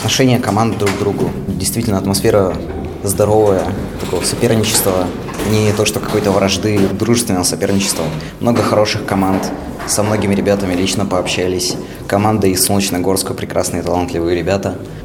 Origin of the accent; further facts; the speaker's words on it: Bratsk, Irkutsk Oblast, Russia; born there; Да, я родился в Братске.